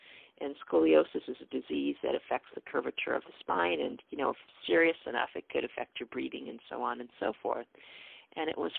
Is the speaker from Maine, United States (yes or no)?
no; San Diego, California, United States; I grew up in San Diego, California. I was one of seven kids, and I was the middle child.